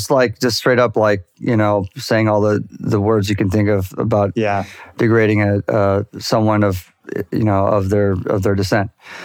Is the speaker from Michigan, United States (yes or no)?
no; Newport Beach, California, United States; I know because I grew up in Orange County. You know, I grew up in Newport Beach. At the time, was 96% white.